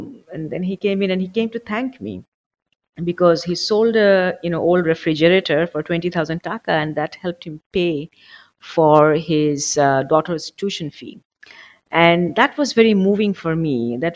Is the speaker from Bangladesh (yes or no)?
yes; Bangladesh; English is a second language; moved away as an adult; now in United States; So I grew up in Bangladesh.